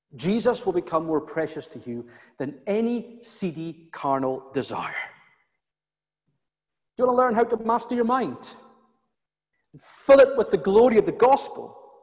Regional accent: Cyprus; When I was a teenager growing up in Cyprus, there were so many mosquitoes

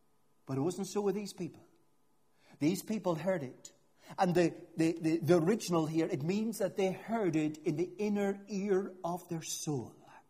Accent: Northern Ireland, United Kingdom; Now, in Northern Ireland, and you guessed, I'm not from Scotland, and we came across the Irish Sea with the loveliest sailing yesterday.

